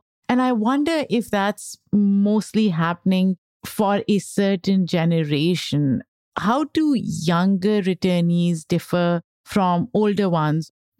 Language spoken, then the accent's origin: English; Pakistan; now in United States; I grew up in Pakistan watching cricket.